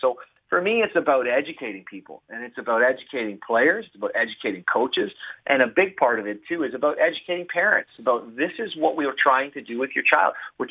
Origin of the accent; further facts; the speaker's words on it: Canada; I've always felt we've had an identity as Canadian players